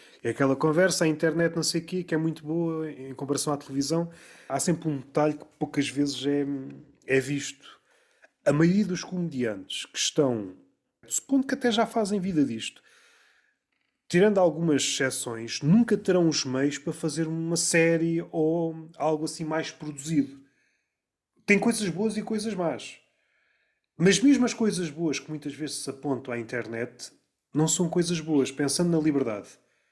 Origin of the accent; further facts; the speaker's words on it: Alentejo, Portugal; Pois, eu uso patilhas e sou alentejano.